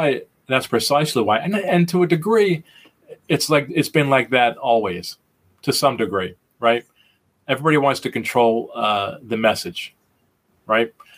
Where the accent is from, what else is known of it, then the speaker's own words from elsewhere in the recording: New Jersey, United States; I grew up in New Jersey, in New Jersey, central New Jersey.